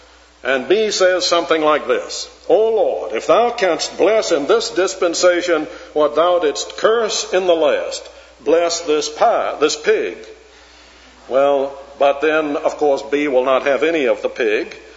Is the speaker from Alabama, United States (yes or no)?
yes; Alabama, United States; also born or lived in South Carolina; When I grew up in Alabama, in the little town in which my grandmother lived, the drugstore was only open on Sunday afternoon from 3 to 4